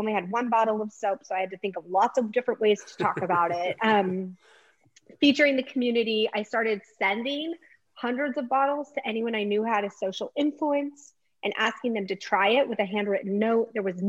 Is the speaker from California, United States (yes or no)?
yes; San Diego, California, United States; So I was raised here in San Diego. And I was one of five.